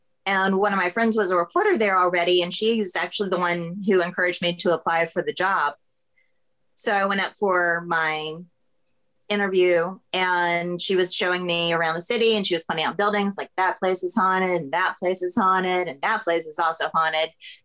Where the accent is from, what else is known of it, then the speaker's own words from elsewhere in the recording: Florida, United States; because, you know, I grew up in Florida. So it was neat to move somewhere that had well-established ghost stories already.